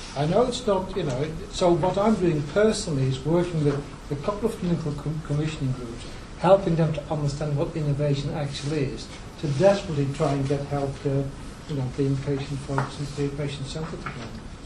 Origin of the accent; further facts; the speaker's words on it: Netherlands; English is a second language; I grew up in Holland, watched James Herriot.